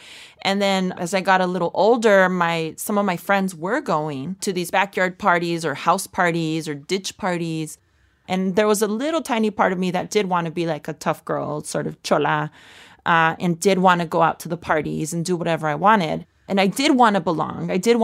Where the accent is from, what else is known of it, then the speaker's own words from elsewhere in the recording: South El Monte, California, United States; I felt very at home because that was the only home I'd always known. Everybody looked like me, talked like me, sounded like me. Like, we're all like these working class Mexican-American kids with immigrant paren